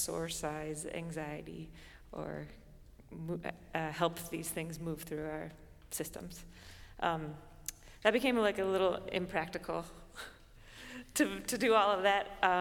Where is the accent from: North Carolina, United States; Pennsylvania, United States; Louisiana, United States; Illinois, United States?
Louisiana, United States; New Orleans; in this piece, you'll hear some text that's from a news article that came out very recently about my hometown, New Orleans.